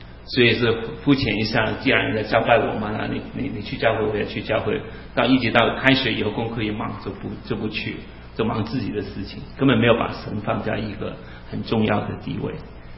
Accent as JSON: {"language": "Chinese", "country": "Hong Kong", "tie": "born or raised there", "also_born_or_lived": "Taiwan", "accent": "Taiwanese Mandarin", "second_language": "Chinese", "moved": "as an adult", "said": "是有，我普通话有点台湾的腔，因为主要我是在台湾开始学国语，我是在香港出生长大，中学毕业以后就到台湾念大学，所以我第一个学习国语的机会是在台湾。"}